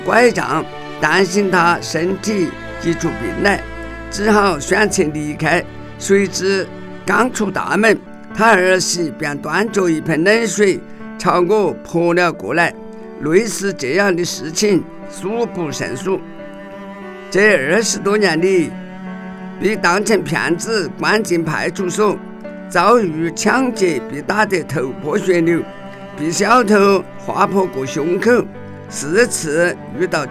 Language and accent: Chinese; Sichuan, China; born there; 我出生在上个世纪30年代的八九区龙北乡